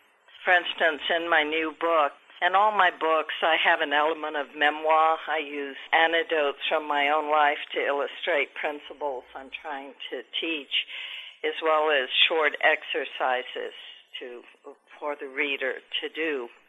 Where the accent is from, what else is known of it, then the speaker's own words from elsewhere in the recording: Irving, Texas, United States; also born or lived in New York; since I was a child growing up in Texas, by the way. There anymore. I grew up in Irving, as I mentioned.